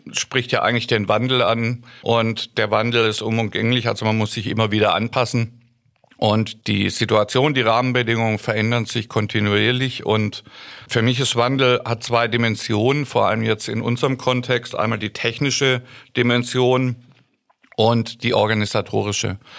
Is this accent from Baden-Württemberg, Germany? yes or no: yes; Stuttgart, Baden-Württemberg, Germany; Ich bin ja ursprünglich aus Stuttgart